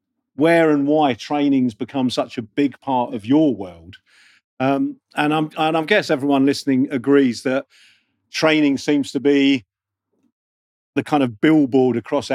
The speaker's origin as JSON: {"language": "English", "region": "London", "country": "United Kingdom", "accent": "London", "said": "I managed to say it with my London accent."}